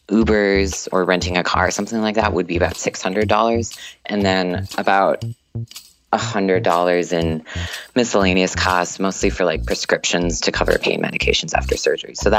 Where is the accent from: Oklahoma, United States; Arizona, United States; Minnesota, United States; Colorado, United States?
Minnesota, United States; I'm an engineering student. I'm from Minnesota.